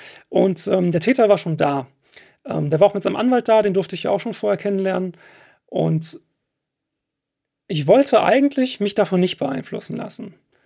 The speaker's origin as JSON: {"language": "German", "town": "Detmold", "region": "North Rhine-Westphalia", "country": "Germany", "tie": "born or raised there", "lives_now": "Gelsenkirchen, Germany", "said": "aufgewachsen bin ich halt in Detmold, beziehungsweise Hornbad-Meinberg, ist ein Stadtteil oder Ortsteil davon."}